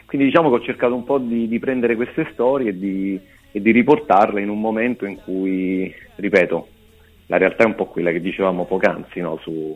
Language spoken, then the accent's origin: Italian; Lacedonia, Campania, Italy; now in Rome, Italy; ormai sono stato meno anni nel mio paese d'origine che la Cedonia in Irpinia rispetto a Roma.